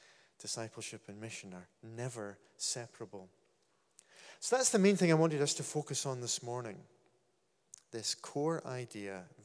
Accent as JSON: {"language": "English", "region": "Scotland", "country": "United Kingdom", "said": "what's wrong with me, apart from being Scottish, of course?"}